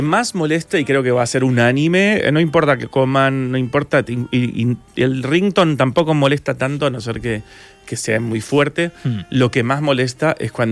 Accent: Argentina; Imagínate que yo soy argentino, ¿no?

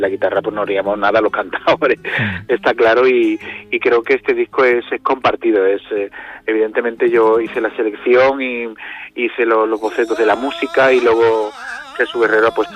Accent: Barcelona, Catalonia, Spain; also born or lived in Seville; pero la adolescencia y la niñez fue en un barrio de andaluces en su mayoría, gente que emigraba de muchos lugares de España.

